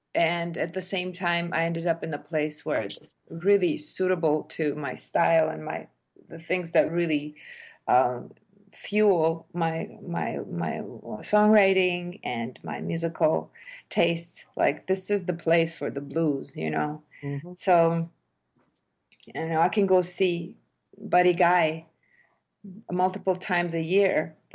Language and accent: English; Chicago, Illinois, United States; you're from New York and I'm from Chicago